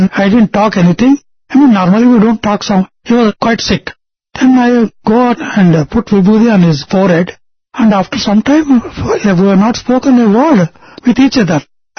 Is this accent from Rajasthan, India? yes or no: no; Dandi Kuppam, Andhra Pradesh, India; And then we were big farmers. We come from 12 miles from Kuppam, called Dandi Kuppam.